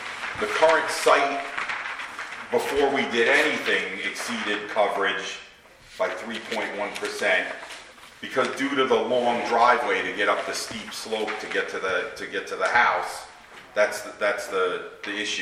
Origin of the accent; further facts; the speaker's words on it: New York, United States; I'm a licensed engineer. I'm the gentleman who prepared the plans. I'm from New York.